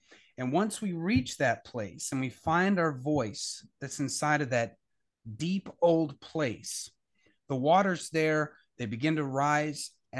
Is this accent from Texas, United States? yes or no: yes; Texas, United States; I grew up, I'm originally from West Texas. Mm. So I'm originally from the oil fields of Odessa and Midland.